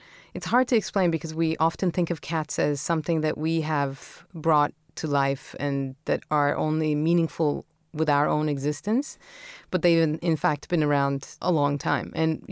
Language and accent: English; Istanbul, Turkey; I was lucky enough to have been born and raised in Istanbul and had my childhood mostly in the backyard of our apartment building with cats.